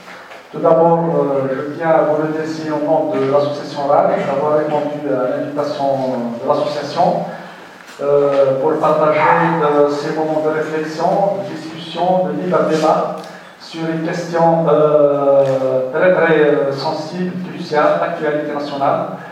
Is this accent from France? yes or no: no; Algeria; Il ne faut pas oublier notre passé en tant qu'Algérien qui a souffert de l'indigénat